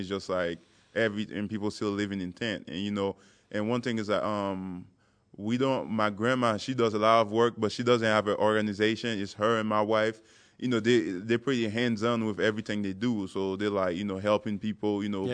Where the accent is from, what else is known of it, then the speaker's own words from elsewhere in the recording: Port-au-Prince, Ouest, Haiti; I was born and raised in Port-au-Prince.